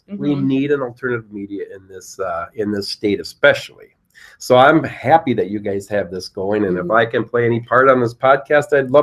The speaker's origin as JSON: {"language": "English", "town": "Richfield", "region": "Minnesota", "country": "United States", "tie": "born or raised there", "said": "Yeah, I'm a lifelong Minnesotan. I grew up in Richfield, Minnesota. So I went to Richfield High School and everything."}